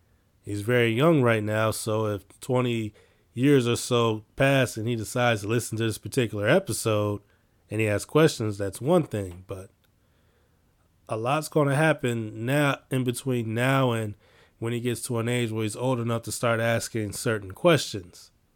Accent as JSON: {"language": "English", "town": "Chicago", "region": "Illinois", "country": "United States", "said": "I'm from Chicago."}